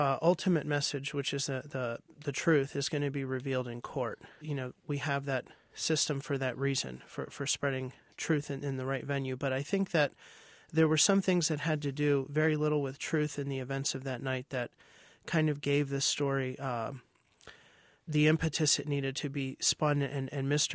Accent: Manassas, Virginia, United States; Growing up, we grew up in Manassas, Virginia, and we were integrated, assimilated. Of course, we grew up here. We're Americans, but we were profoundly aware that we were a little bit different because of the way we did things at home.

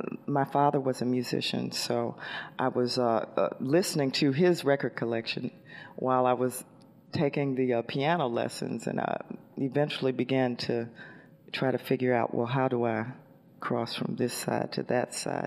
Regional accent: Jackson, Mississippi, United States; Yes, I am from Jackson, Mississippi, which is the capital city.

